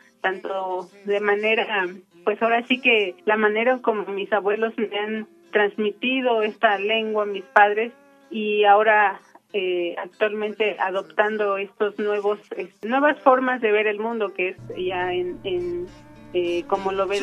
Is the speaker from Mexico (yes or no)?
yes; Santo Tomás, Michoacán, Mexico; first language Purépecha; Spanish is a second language; soy originaria de la comunidad de Santo Tomás, municipio de Chinchota, y soy hablante de la lengua purépecha en el estado de Michoacán.